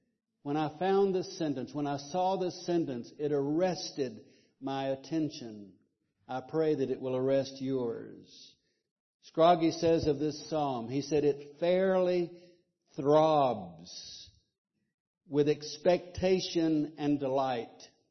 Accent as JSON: {"language": "English", "region": "Alabama", "country": "United States", "said": "I come from Alabama. I come from the country, and we talk about a calf yearning for the mother cow, yearning for it."}